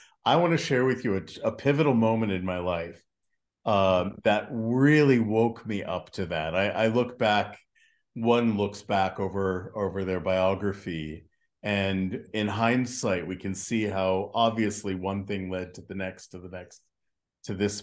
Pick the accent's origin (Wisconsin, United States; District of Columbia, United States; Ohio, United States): District of Columbia, United States; Washington; And I just found out that he lives near my hometown of Washington, D.C.